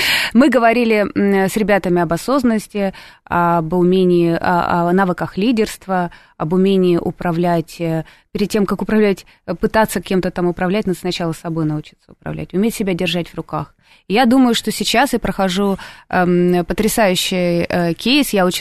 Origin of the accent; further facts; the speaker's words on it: Russia; я сама россиянка, русская